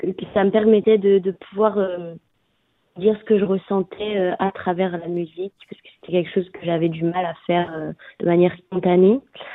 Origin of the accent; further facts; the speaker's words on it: Auvergne-Rhône-Alpes, France; born there; now in Montpellier, France; je suis née en Haute-Loire et je suis venue à Montpellier pour faire mes études.